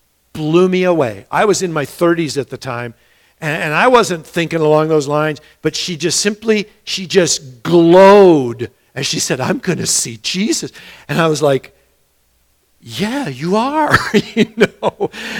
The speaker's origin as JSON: {"language": "English", "country": "United States", "said": "I mean, you know, I am so American, which means I talk really badly."}